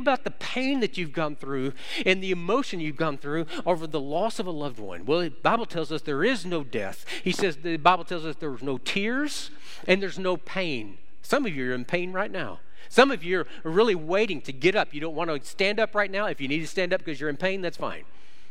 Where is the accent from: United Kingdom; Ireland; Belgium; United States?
United States; Oklahoma; also born or lived in Texas; I was taught growing up in Oklahoma and Texas, you say yes, ma'am, yes, sir, no, ma'am, no, sir.